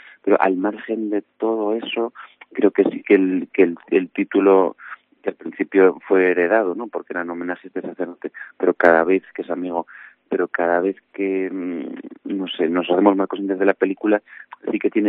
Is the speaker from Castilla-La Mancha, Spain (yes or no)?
no; Santiago de Compostela, Galicia, Spain; also born or lived in La Coruña / Madrid; yo soy de Santiago, o sea, nacido ahí, me crié ahí hasta los 18 años. Luego me fui a La Coruña, luego para Madrid y luego he vuelto ahora para Santiago el año pasado temporalmente. O no sé si temporalmente, pero llevo solo un año.